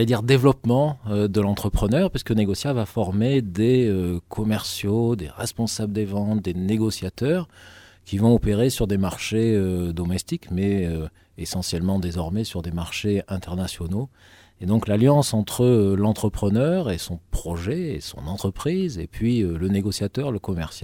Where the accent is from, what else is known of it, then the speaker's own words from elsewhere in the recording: Cassis, Provence-Alpes-Côte d'Azur, France; Je suis marseillais, je dis ça par simplicité, mais je suis en fait cassidin. Cassis est une petite ville près de Marseille, donc dans tous les cas, méditerranéen